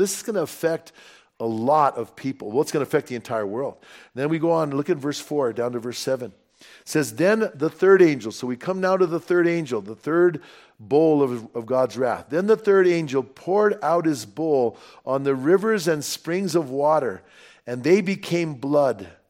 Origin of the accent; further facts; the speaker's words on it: Bernalillo, New Mexico, United States; And I grew up in Bernalillo, and above where we lived, there was a big hip, we used to call it, was a hippie colony, right?